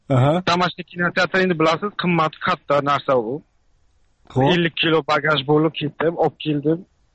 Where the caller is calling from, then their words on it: South Korea; Men Koreyadan.